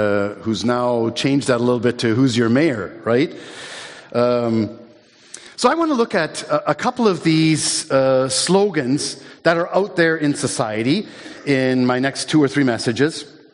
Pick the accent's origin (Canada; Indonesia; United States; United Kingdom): Canada; Vancouver, British Columbia; Way back in the 70s, I remember growing up in Vancouver, and McDonald's opened shop right in my neighborhood, Carisdale. That's the west side of Vancouver.